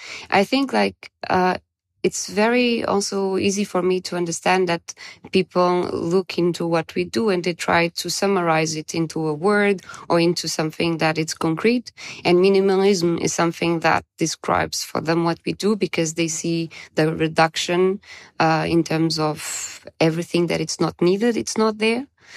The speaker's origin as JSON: {"language": "English", "region": "Bavaria", "country": "Germany", "accent": "Bavarian", "said": "if I try to say something in German in Hamburg, let's say, they do understand my Bavarian accent."}